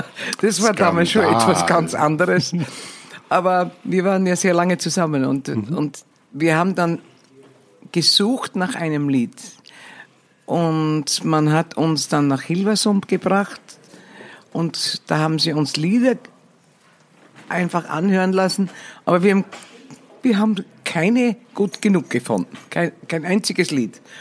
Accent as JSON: {"language": "German", "region": "Styria", "country": "Austria", "lives_now": "Netherlands", "said": "Steirerin, gell?"}